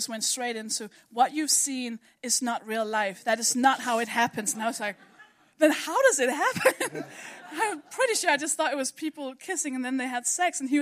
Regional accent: Denmark; accent: Danish; I'm from Denmark, by the way. That's the accent.

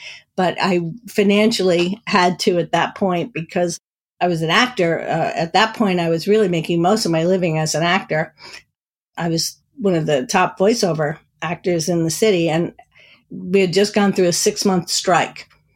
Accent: New Jersey, United States; I grew up in New Jersey. Yeah, I know it well.

